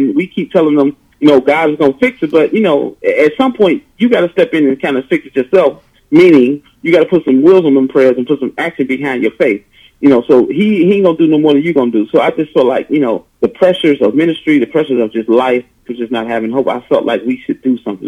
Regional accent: Detroit, Michigan, United States; Yeah, that's the church I grew up in Detroit.

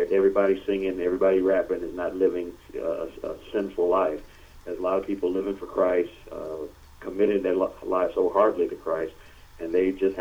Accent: Detroit, Michigan, United States; growing up in Detroit, I started singing there. You know, I started singing in the Baptist church. And then from there, went to high school in Detroit that had a gospel choir.

